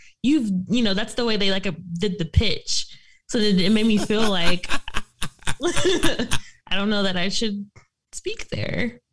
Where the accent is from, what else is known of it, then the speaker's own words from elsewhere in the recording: Nigeria; I'm Nigerian